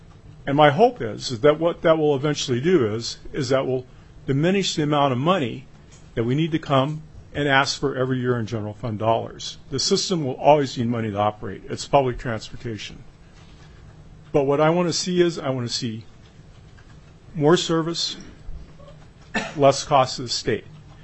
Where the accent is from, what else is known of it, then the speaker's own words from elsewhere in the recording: Petersburg, Alaska, United States; from Petersburg, Alaska.